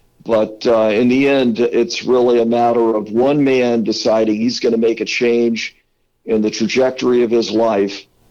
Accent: Lincoln, Nebraska, United States; born there; I was born in Lincoln, Nebraska, so I do know a little bit about cold.

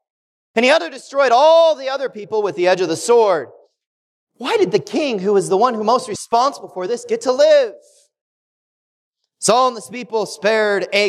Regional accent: Wichita, Kansas, United States; We have a silo at our house that I grew up in Wichita.

